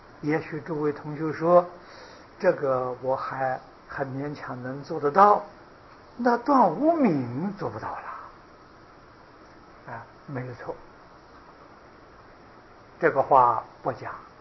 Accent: China; 我们中国人讲七情啊

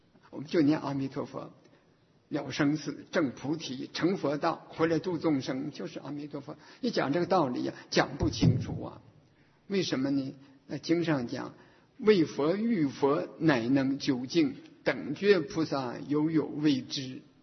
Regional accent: Northeast China, China; 这个在我的家乡啊，在东北，中国大陆的东北。

